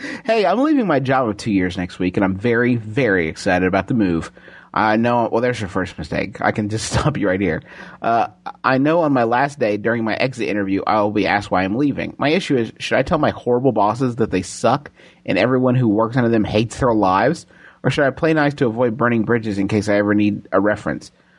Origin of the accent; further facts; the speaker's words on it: Scotland, United Kingdom; So I'm 19 and from Scotland.